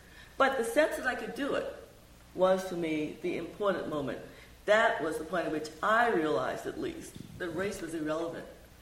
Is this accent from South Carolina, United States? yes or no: yes; South Carolina, United States; As you might guess, growing up in South Carolina, I never attended desegregated schools.